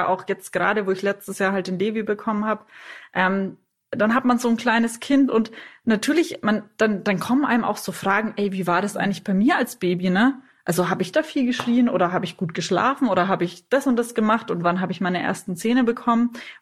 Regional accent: Bavaria, Germany; now in Munich, Germany; ich komme eigentlich aus der Nähe von Nürnberg eben und habe dann woanders studiert und bin dann halt irgendwie auf Umwegen nach München gekommen

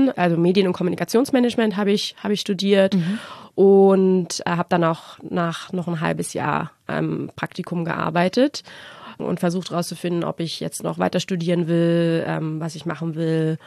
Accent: Berlin, Germany; Ich bin 35 Jahre alt und komme aus Berlin direkt und bin gerade frisch in eine tolle Wohnung in Lichtenberg gezogen.

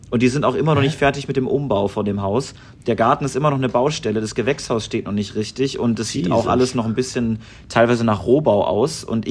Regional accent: Thüngersheim, Bavaria, Germany; Würzburg zu zeigen, Tüngersheim zu zeigen, sie ein bisschen mitzunehmen und ihr einfach so auch zu zeigen, wo ich groß geworden bin.

